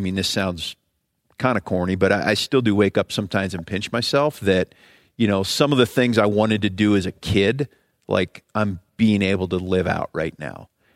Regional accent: Ohio, United States; I came from, you know, I grew up in Ohio.

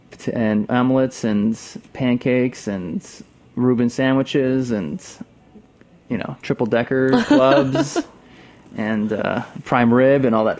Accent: Rochester, New York, United States; born there; I'm born in Rochester, New York.

